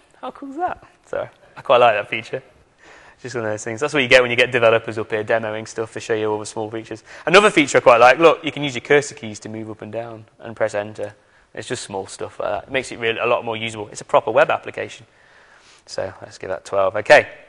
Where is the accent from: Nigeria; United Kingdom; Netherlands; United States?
United Kingdom; I'm from the UK, as we've already established by my crazy accent.